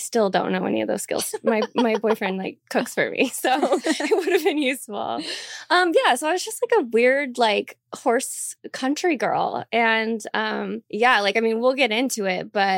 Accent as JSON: {"language": "English", "town": "Scappoose", "region": "Oregon", "country": "United States", "tie": "born or raised there", "said": "I grew up in Scappoose, Oregon. Actually, like a tiny, tiny little town."}